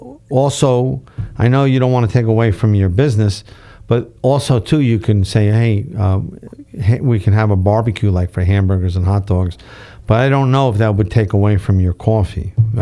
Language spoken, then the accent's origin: English; New York, United States; accent: New York; you notice how I say coffee? That's how you know I'm from New York, right? That's the one word that gives it away, coffee, right?